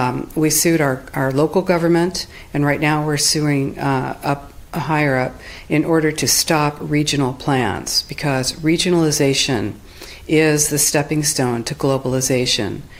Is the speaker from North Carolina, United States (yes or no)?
no; California, United States; I'm from the United States, California.